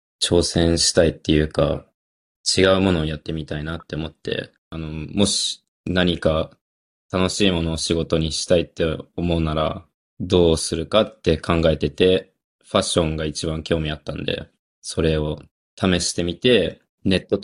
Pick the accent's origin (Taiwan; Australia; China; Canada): Australia; now in Japan; オーストラリア育ちのハーフで、こっちに20年ぐらい住んでるんですけど、あまり日本のことが知らなくて、言葉は話せるんですけど、文化とかが全然わからなくて